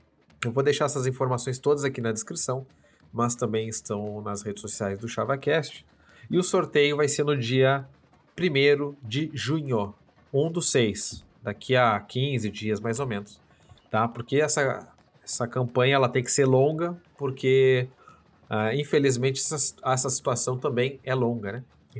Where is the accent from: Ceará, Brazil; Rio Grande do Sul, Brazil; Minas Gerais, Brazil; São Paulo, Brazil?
Rio Grande do Sul, Brazil; uma coisa que me orgulhou muito enquanto gaúcho e brasileiro